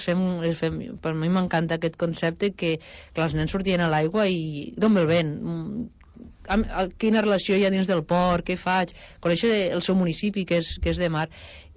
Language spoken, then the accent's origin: Catalan; Sant Carles de la Ràpita, Catalonia, Spain; Jo sóc de Sant Carles de la Ràpita, bastant lluny de les muntanyes